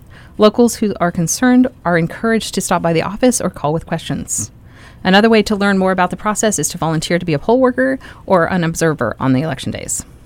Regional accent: Bridgeville, United States; I grew up in a very rural community, and most of my ballots were, I grew up in Bridgeville.

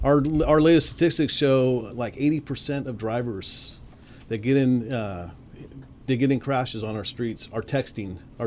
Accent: Eureka, United States; I know when I was a kid, I used to get on my bike, and, you know, I grew up in Eureka. I used to ride around town on my bicycle.

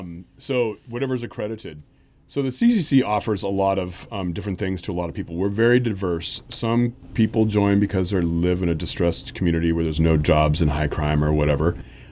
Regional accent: California, United States; I was in the Bay Area. I was raised in the Bay Area and dropped out of high school

